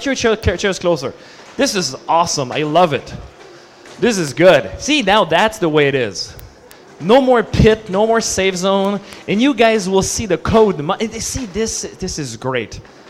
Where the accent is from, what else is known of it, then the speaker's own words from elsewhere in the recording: Montreal, Quebec, Canada; now in New Jersey, United States; I'm originally from Canada in Montreal, but I live in New Jersey now.